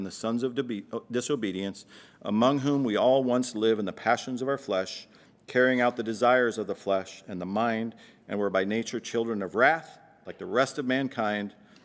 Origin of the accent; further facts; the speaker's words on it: Iowa, United States; I'm from Iowa. Time to bring the family back to Iowa.